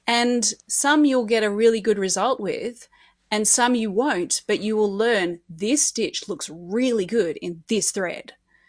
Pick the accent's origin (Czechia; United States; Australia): Australia; New South Wales; I have been teaching in the past in my hometown here, which is just a tiny little rural town in New South Wales.